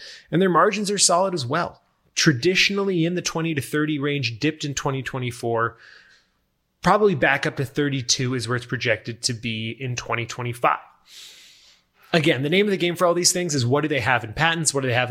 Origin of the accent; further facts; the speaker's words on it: Thousand Oaks, California, United States; It's actually headquartered about a stone's throw away from where I grew up in Thousand Oaks, California.